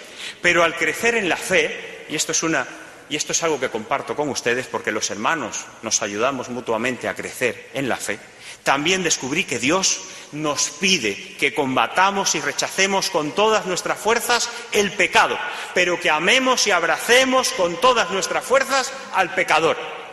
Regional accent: Guanabacoa, Havana, Cuba; moved away; Tuve que dejar mi patria y mi parroquia. Tuve que dejar un pedazo de mi alma, pues, en esa parroquia de Guanabacoa.

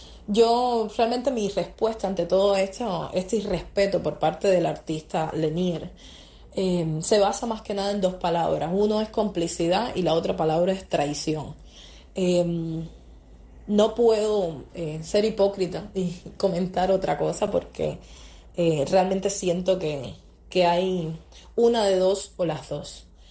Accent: Guantánamo, Cuba; soy actriz y activista cubana, soy exactamente de Guantánamo, soy guantanamera.

